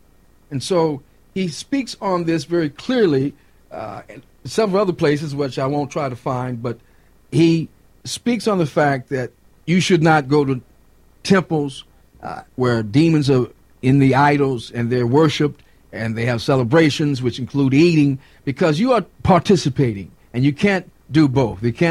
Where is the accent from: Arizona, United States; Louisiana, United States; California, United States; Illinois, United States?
Louisiana, United States; New Orleans; I'm from New Orleans. I've seen plenty of Mardi Gras, participated in them.